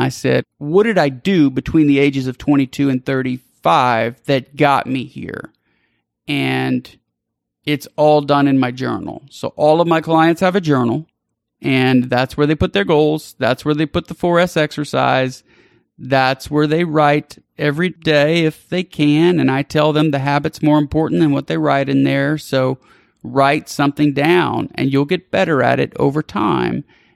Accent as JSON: {"language": "English", "region": "Louisiana", "country": "United States", "said": "I'm from South Louisiana."}